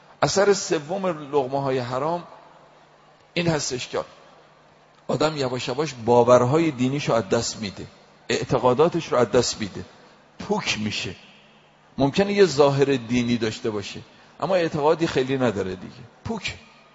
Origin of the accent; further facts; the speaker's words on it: Isfahan, Iran; آقا ما از اصفهان اومدیم اینجا بتونیم نورانیت بیشتری کسب بکنیم